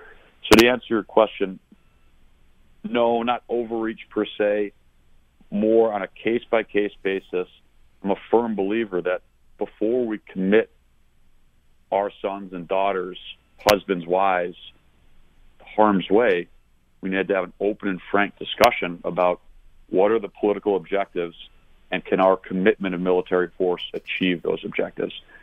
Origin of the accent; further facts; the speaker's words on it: Buffalo, New York, United States; now in Richmond, United States; I grew up in Buffalo, and after Navy, I went on to serve 9 years in the Marine Corps as an infantry officer.